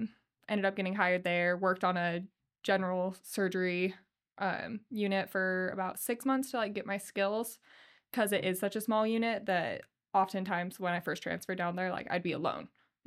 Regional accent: Idaho Falls, Idaho, United States; now in Boise, United States; Always knew I was going to move to Boise. I'm originally from Idaho Falls.

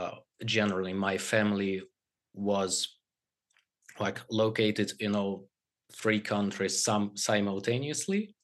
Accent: Poland; also born or lived in Ukraine / Russia; So I've spent my childhood in three countries. I lived in Ukraine. I lived in Russia. I lived in Poland.

